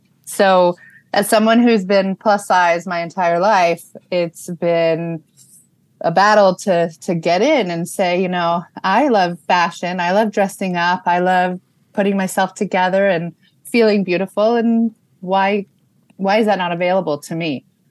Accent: Israel; English is a second language; I grew up in Israel, so that channel really wasn't available to me.

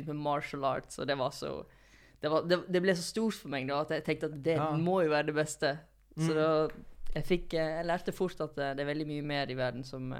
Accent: Førde, Vestland, Norway; now in Oslo, Norway; Jeg er fra Førde i Sogn og Fjordane.

